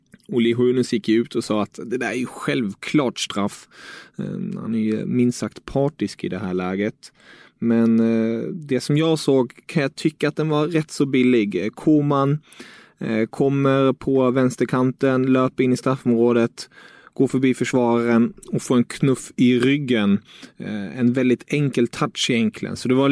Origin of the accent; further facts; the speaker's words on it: Germany; Jag som tysk hade gärna vilja sett